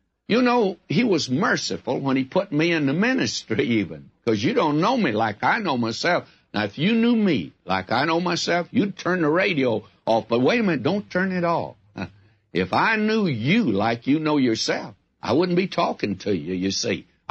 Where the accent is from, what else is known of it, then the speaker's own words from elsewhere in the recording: the South, United States; Well, I'm a Southerner